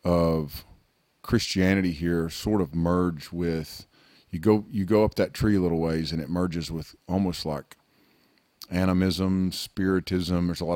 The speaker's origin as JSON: {"language": "English", "region": "North Carolina", "country": "United States", "tie": "born or raised there", "said": "Well, I grew up here in Western North Carolina, not where we are now, not where Snowbird is, but not far from here. So the mountain culture is a very strong culture."}